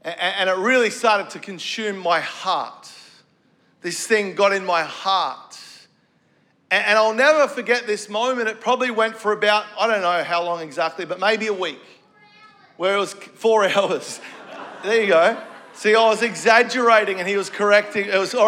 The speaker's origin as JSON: {"language": "English", "town": "Melbourne", "region": "Victoria", "country": "Australia", "tie": "born or raised there", "said": "because I grew up here in Melbourne."}